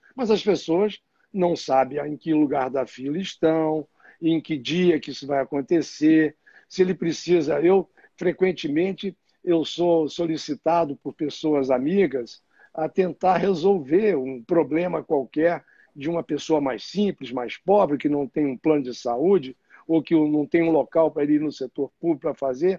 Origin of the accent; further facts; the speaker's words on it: Rio de Janeiro, Brazil; já sou carioca honorário, já recebi o título de carioca honorário, medalha Tiradentes, e eu vivo no Rio desde pequeno, adoro o Rio, me sinto carioca, eu sou um carioca nordestino